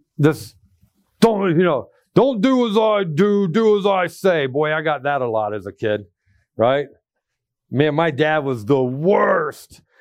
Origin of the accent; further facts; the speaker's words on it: Ohio, United States; we lived in North Carolina at the time, and we're both originally from Ohio.